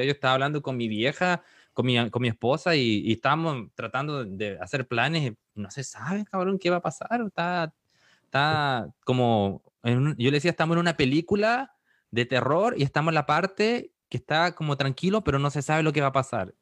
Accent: Chile; mi cultura chilena, aunque los que no saben soy chileno.

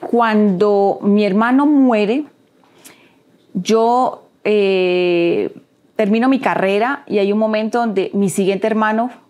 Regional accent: Cúcuta, Norte de Santander, Colombia; born there; Yo nací en Cúcuta, es una ciudad, es frontera con Venezuela. Tuve una niñez bonita, feliz.

